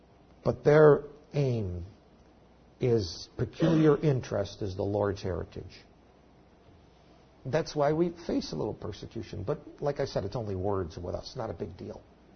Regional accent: United States; We don't understand it. We're American Christians. We have no idea what persecution is.

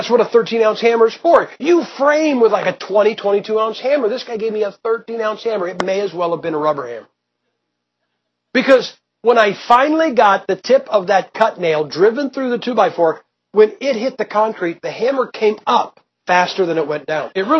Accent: Ohio, United States; And you know, I'm from Ohio. We have basements.

